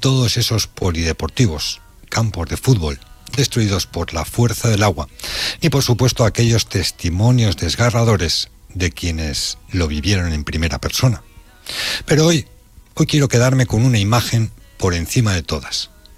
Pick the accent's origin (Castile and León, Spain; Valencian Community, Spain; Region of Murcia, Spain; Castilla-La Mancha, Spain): Valencian Community, Spain; Chirivella; Mi querida Horta Sud, yo soy de Chirivella, algo que llevo con mucho orgullo